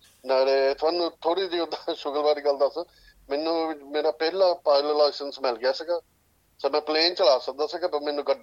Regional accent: Heran, Punjab, India; now in United Kingdom; ਅਸੀਂ ਇੱਥੇ ਇੰਗਲੈਂਡ 'ਚ ਮੂਵ ਹੋਏ ਸੀਗੇ 1986 'ਚ, ਨਾਲੇ ਅੱਧੇ ਪਿੱਛੇ ਹੈਗੇ ਇੰਡੀਆ ਤੋਂ, ਨਕੋਦਰ ਤੋਂ, ਨਾਲੇ ਸਾਡਾ ਪਿੰਡ ਹੈਗਾ ਹੇਰਾਂ।

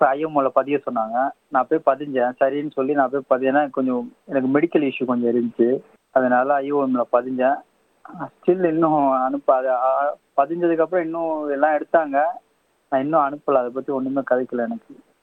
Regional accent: Rameswaram, Tamil Nadu, India; born there; ராமேஸ்வர மண்டபம் முகாமில் தான் பிறந்தேன்.

